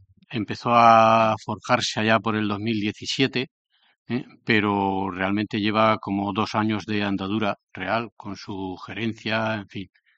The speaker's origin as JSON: {"language": "Spanish", "region": "Castilla-La Mancha", "country": "Spain", "said": "Bueno, yo soy de la Manchuela"}